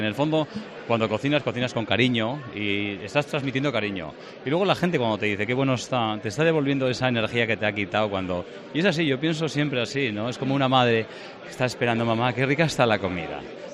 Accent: Galicia, Spain; Es mi tierra. Yo adoro Galicia, os adoro, por decirlo, la España verde.

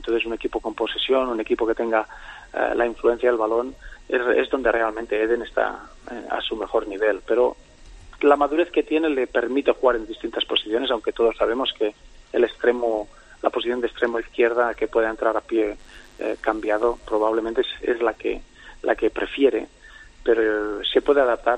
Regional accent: Spain; moved away; la verdad que me fui de España hace muchísimos años, muy jovencito, y la verdad que siempre es bonito cuando hay, cuando se acuerdan de España

